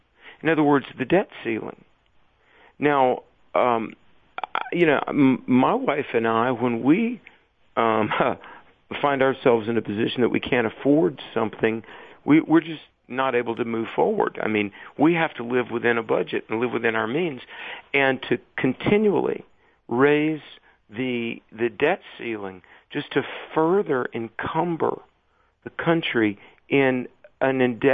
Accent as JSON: {"language": "English", "region": "the South", "country": "United States", "said": "And I know in the South, and I'm from the South"}